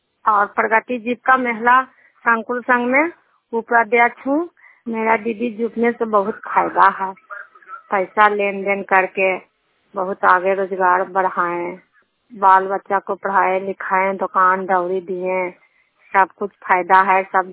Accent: Nadaha, Bihar, India; नदहा के निवासी हूँ, जिला नालंदा, पोस्ट कच्छामा, थाना हिलसा और नदहा का निवासी हूँ।

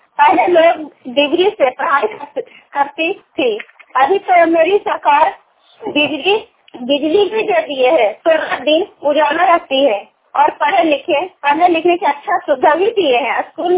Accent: Kolama, Bihar, India; मैं हूँ आपके साथी … कोलामा गांव की रहने वाली हूँ, ब्लॉक खरनौत, जिला नालंदा।

